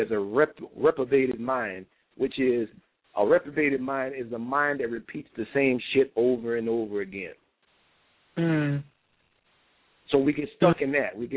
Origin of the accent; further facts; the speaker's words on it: Abbeville, Louisiana, United States; back home in a little country town I grew up in, which is called Abbeville, Louisiana. And I love my hometown because it's just so real.